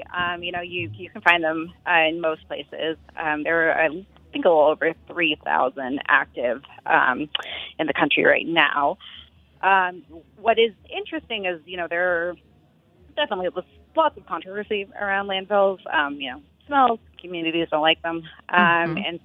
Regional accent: Austin, Texas, United States; When I was younger, you know, I grew up in Texas in Austin

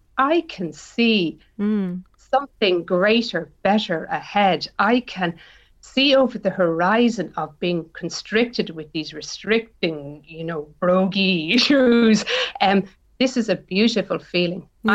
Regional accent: Dublin, Leinster, Ireland; Well, my accent tells you there, I'm from Dublin, Ireland originally

